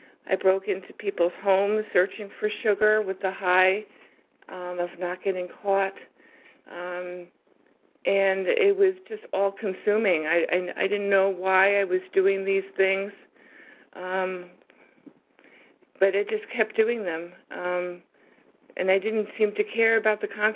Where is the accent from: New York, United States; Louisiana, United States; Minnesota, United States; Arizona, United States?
New York, United States; I'm from New York.